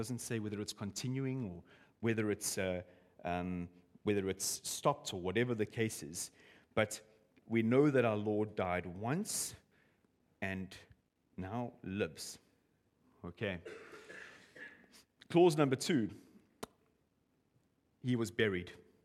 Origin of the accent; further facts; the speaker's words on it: England, United Kingdom; I'm English, which is obviously very clear to most of you here.